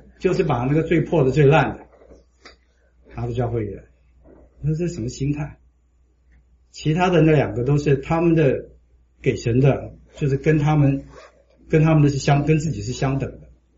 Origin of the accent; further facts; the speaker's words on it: China; 我们就是中国人，就是什么都凑合啊